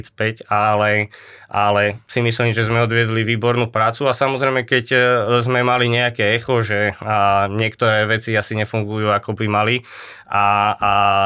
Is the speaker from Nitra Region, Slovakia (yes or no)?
no; Banská Bystrica, Banská Bystrica Region, Slovakia; Som Banskobystričan a sme s tým klubom prepojení.